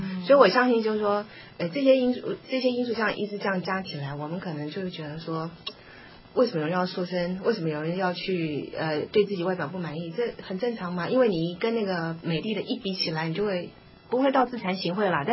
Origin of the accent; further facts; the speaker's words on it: Jiangsu, China; 因为我母亲是山东人，那我的身材比较不是比较，根本就像山东人的身材。可是人家看到我说我是江苏人